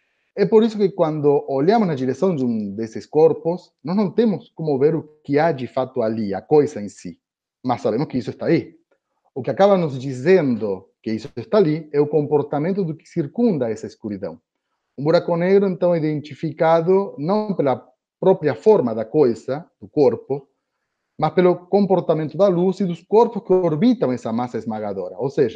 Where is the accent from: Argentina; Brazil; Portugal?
Argentina; eu sendo argentino, meu TCC teve como assunto o papel da arte na conformação de memórias da ditadura na Argentina.